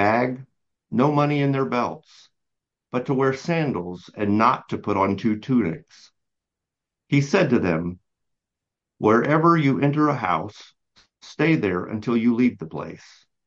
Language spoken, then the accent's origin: English; Southeast, United States; because for a long time growing up in the area where I grew up, I grew up in the Southeast, as we've talked about before. And so this idea of honoring your elders is really important.